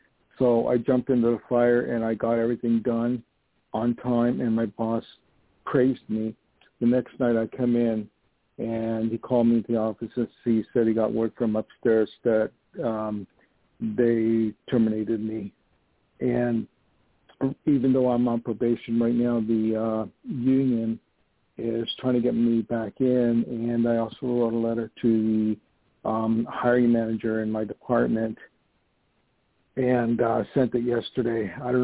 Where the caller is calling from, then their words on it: New York, United States; I'm calling from New York.